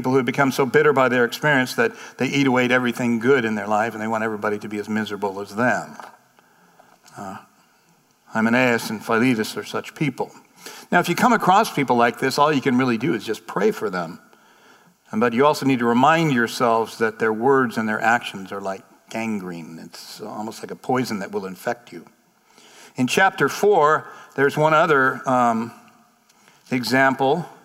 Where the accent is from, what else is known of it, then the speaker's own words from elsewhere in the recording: California, United States; You know, I grew up in California, like the oldest is 200 years old.